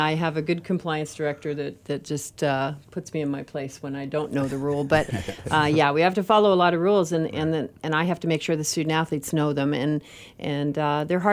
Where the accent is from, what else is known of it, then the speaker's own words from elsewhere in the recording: Canada; moved away as an adult; now in United States; When I started college, I came from Canada, went to the United States, didn't know really what I wanted to do.